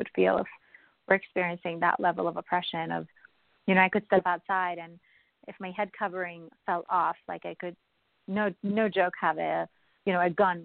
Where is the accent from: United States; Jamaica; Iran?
Iran; So obviously I had a challenging time growing up in Iran. There's really no freedoms for women.